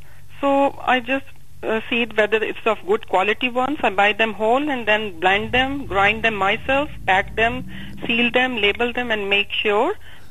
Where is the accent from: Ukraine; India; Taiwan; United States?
India; Kolkata, West Bengal; now in New Zealand; Yeah, from Calcutta.